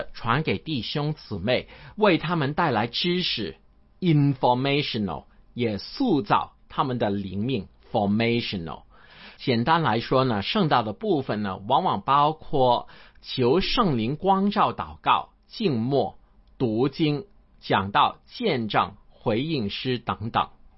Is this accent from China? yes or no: yes; China; 就好像我们中国人经常说的起承转合一样